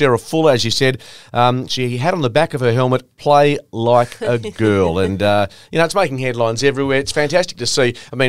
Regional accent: Australia; as an Australian

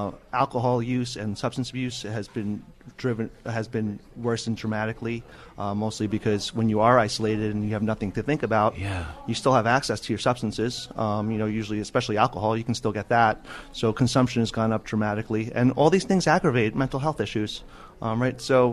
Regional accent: Long Island, New York, United States; now in New Jersey, United States; Originally, I'm from New York. I grew up in Long Island, did all my training in New York.

